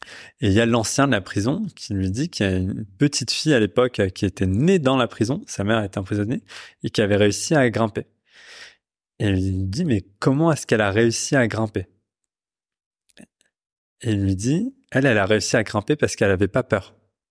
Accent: Pakistan; je viens du Pakistan

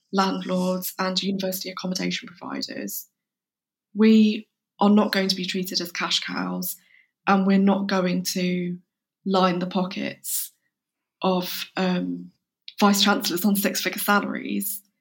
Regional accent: India; And so like I'm Indian, and my mum's very particular about the way that she makes rice.

